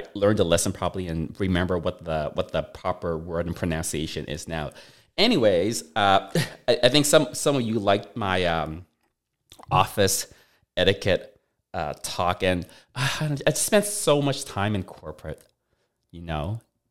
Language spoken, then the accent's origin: English; Vancouver, British Columbia, Canada; moved away as an adult; now in United States; I moved out of my parents' place out of college, and they lived in Vancouver in Canada, so, but when I moved from Vancouver to California to take my first full-time job in Silicon Valley